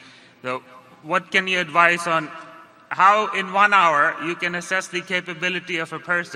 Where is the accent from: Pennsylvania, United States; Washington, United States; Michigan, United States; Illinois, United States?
Washington, United States; Seattle; and I am from Seattle, Washington.